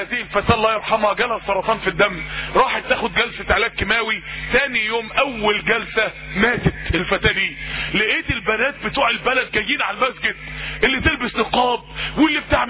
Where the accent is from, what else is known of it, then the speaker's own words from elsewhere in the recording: Mansoura, Dakahlia, Egypt; لما احد الشباب عندنا في المنصورة